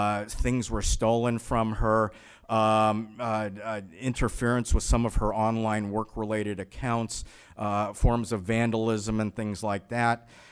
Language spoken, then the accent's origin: English; Massachusetts, United States; In my home state of Massachusetts, we have had this bill in with the state legislature